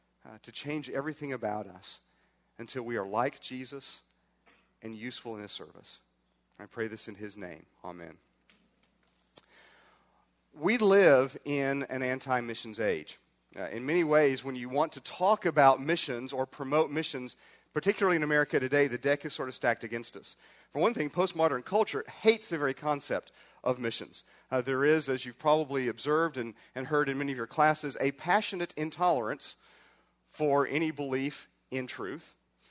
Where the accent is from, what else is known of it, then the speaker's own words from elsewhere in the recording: United States; I've been a foreigner for 20 years overseas and was treated far better in the Muslim world as an American